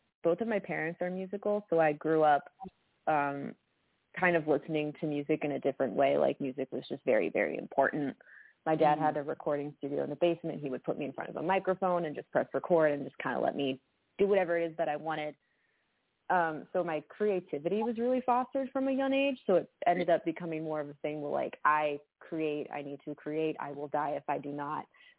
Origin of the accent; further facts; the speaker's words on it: Boston, Massachusetts, United States; We grew up in Boston. It was a big city.